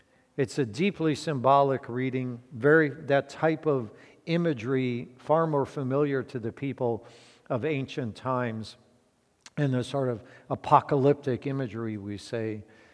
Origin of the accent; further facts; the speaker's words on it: Midwest, United States; now in Oregon, United States; Growing up in the Midwest, those of you who maybe grew up in the Midwest and migrated out here